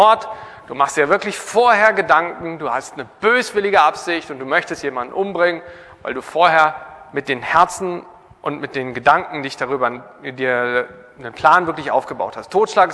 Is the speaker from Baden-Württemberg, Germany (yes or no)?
no; Mecklenburg-Vorpommern, Germany; Bei uns in Mecklenburg gab es keine Cornflakes.